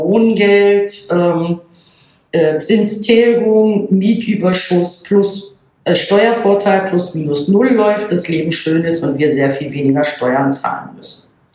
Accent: Northern Germany, Germany; born there; Ich selber komme, mein Mann auch, gebürtig aus Hamburg bzw. Niedersachsen, oben von der Küste.

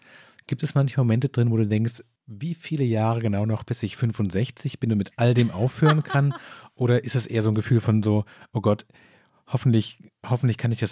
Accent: Baden-Württemberg, Germany; Ich komme aus dem Großraum Stuttgart

